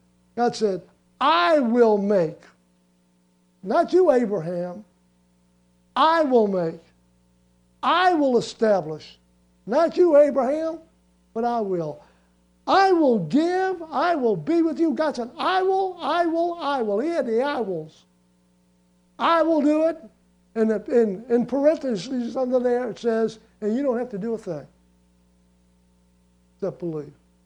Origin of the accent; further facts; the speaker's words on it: New Orleans, Louisiana, United States; Like me, I'm from the Ninth Ward in New Orleans.